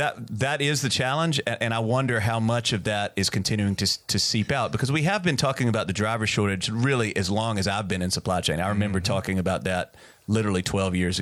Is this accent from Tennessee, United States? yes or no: yes; Memphis, Tennessee, United States; Well, I'm from Memphis, which is Memphis, Tennessee, so I understood what they were trying to say.